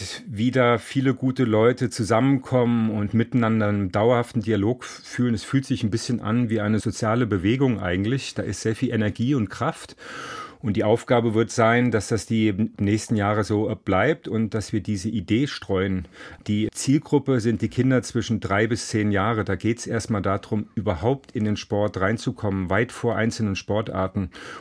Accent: Marburg, Hesse, Germany; Beispielsweise in meinem Heimatort Marburg

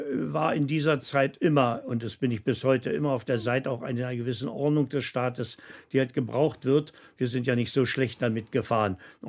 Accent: Berlin, Germany; Ich bin ja Berliner

